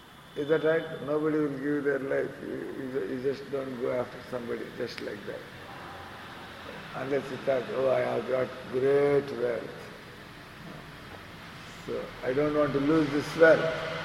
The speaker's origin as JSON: {"language": "English", "country": "India", "said": "So now I have reversed the trend, I am an Indian, and all these Americans, Britishers, everybody is serving this."}